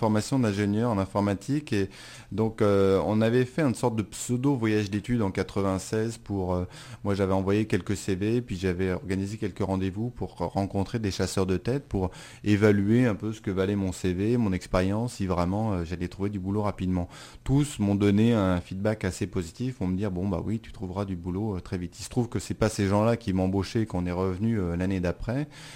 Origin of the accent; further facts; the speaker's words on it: Paris, Île-de-France, France; Moi, je suis un Parisien de Paris.